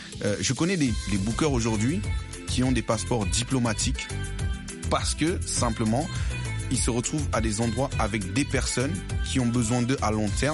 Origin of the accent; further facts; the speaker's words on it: Cameroon; now in France; je suis parti du Cameroun par le désert. Je suis arrivé en France.